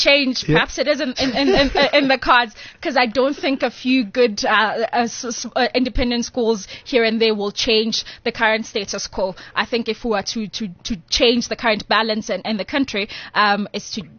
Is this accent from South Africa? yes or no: yes; Tsakane, Gauteng, South Africa; I was like, oh, I'm from Tsakane.